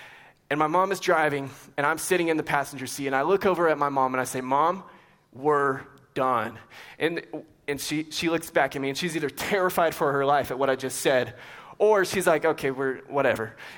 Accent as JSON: {"language": "English", "town": "Lubbock", "region": "Texas", "country": "United States", "tie": "born or raised there", "also_born_or_lived": "Albuquerque, New Mexico", "said": "I was born in Albuquerque, New Mexico. I lived there for about 4 to 5 years, and then my family and I moved to Lubbock, Texas. And so I love West Texas."}